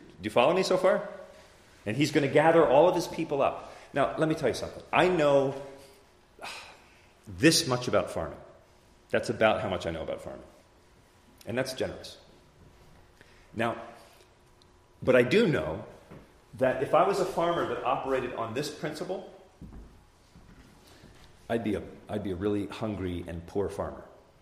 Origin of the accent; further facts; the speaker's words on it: New Jersey, United States; now in Canada; I'm from New Jersey originally, and I'm up here in Ontario, you know?